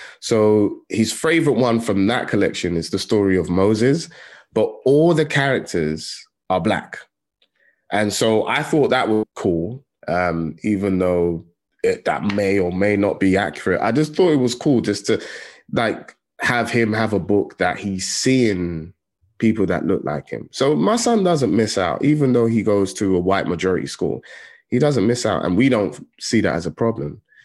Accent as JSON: {"language": "English", "town": "Tottenham", "region": "London", "country": "United Kingdom", "tie": "born or raised there", "said": "you know, and I lived in Tottenham. I grew up in Tottenham. So to see a white person was rare."}